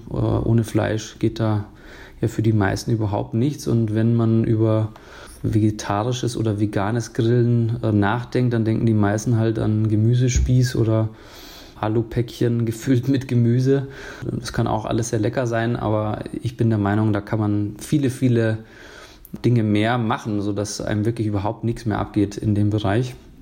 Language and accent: German; Bavaria, Germany; bei uns in Bayern sagt man Kartoffelkäs